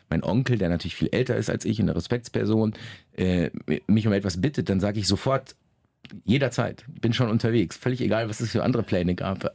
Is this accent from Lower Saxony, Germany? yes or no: yes; Lower Saxony, Germany; first language German; Und Deutsch ist definitiv meine erste Sprache und meine Muttersprache und auch definitiv eine Heimat. Also die Sprache ist für mich eine Heimat. Vielleicht mehr als die Felder und Wälder und Wiesen Niedersachsens. Aber meine emotionale Heimat liegt mindestens genauso sehr im Nahen Osten.